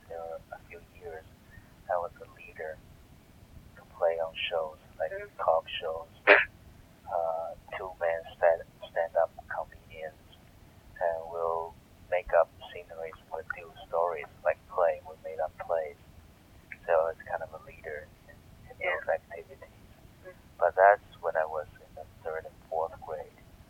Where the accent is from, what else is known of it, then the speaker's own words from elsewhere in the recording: Taiwan; English is a second language; moved away as an adult; I grew up in Taiwan until I was 23, then I never left the country. It was a very conservative place, very anti-communist, kind of enclosed environment.